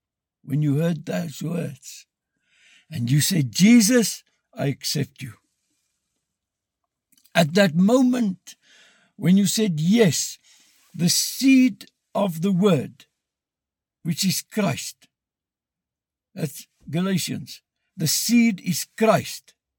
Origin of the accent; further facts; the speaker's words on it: South Africa; I'm a South African. It's in my ID book. I can burn that ID book. I can do whatever I want with it. But that's my ID. And I got it by being born in South Africa.